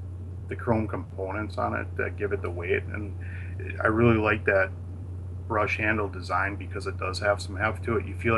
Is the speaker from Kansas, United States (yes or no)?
no; Manitowoc, Wisconsin, United States; So I work with a soap maker here out of my hometown here in Manitowoc, Wisconsin